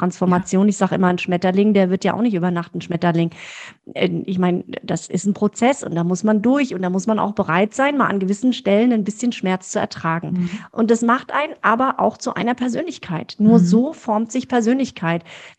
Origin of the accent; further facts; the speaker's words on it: Heidelberg, Baden-Württemberg, Germany; born there; now in Wiesloch, Germany; wohne auch in Wiesloch, bin zwar gebürtige Heidelbergerin, aber wohne jetzt ja schon 10 Jahre knapp in Wiesloch.